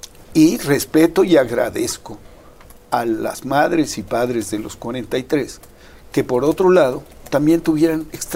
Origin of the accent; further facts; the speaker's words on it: Mexico; me da pena, como mexicano y como hombre que ha seguido esta causa